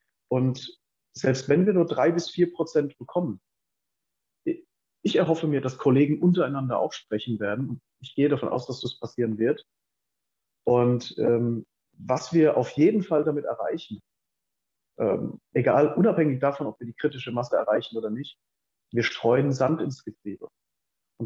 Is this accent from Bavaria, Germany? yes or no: no; Worms, Rhineland-Palatinate, Germany; Aber wenn ich jetzt aus meiner Heimatstadt das berichten kann, das ist Worms am Rhein